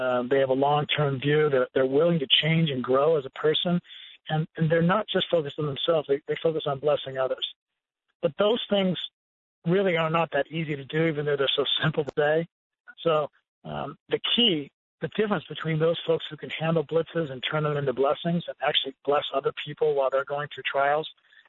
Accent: Seattle, Washington, United States; the Seahawks finally had a quarterback get hurt, and that's my hometown.

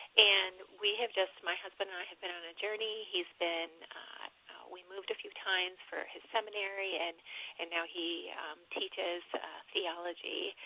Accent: Michigan, United States; I was raised in East Michigan and came to know the Lord actually as an adult when I was at school.

